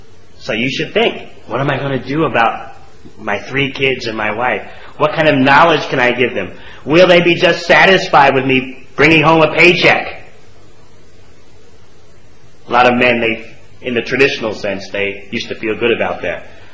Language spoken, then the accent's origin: English; Russia; now in Australia; You're so fortunate here, you're growing up in Australia, not Russia like me